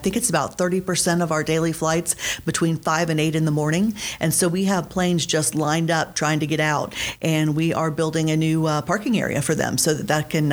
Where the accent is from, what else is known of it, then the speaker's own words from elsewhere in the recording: Orlando, Florida, United States; close to my old stomping grounds in Orlando.